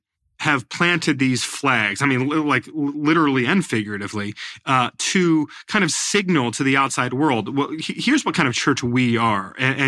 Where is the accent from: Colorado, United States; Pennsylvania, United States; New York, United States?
New York, United States; born there; he's the pastor of the church where I was born up in the Hudson Valley.